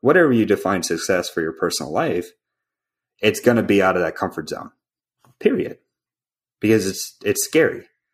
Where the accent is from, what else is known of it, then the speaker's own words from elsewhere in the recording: Anchorage, Alaska, United States; Anchorage, Alaska is my hometown.